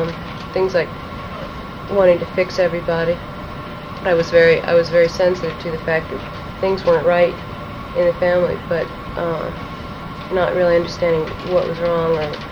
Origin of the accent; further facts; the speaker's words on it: Washington, District of Columbia, United States; also born or lived in New Orleans; And, like I said, I was born in New Orleans. We moved to Washington, D.C. when I was three.